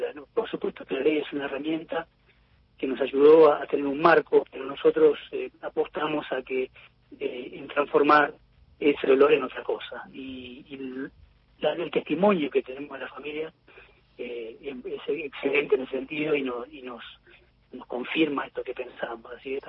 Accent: Argentina; Es algo que tenemos que enorgullecer como argentinos

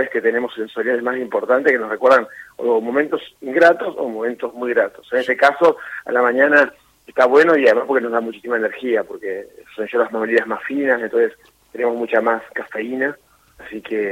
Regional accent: Argentina

